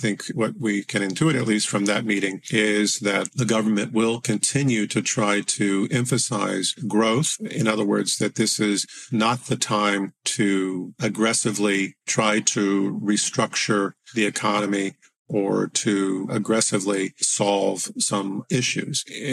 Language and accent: English; United States; in the United States, again, as an American, I'll pick on the U.S., not again because I have some anger towards my country